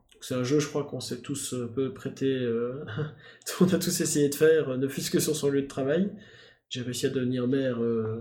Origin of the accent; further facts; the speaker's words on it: Belgium; parce que moi je suis belge, hein, tout le monde doit commencer à savoir